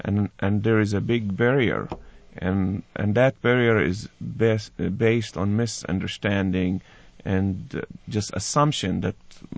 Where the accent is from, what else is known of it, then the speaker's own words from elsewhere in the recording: Nablus, West Bank, Palestine; now in United States; I'm from Nablus, the Palestinian area.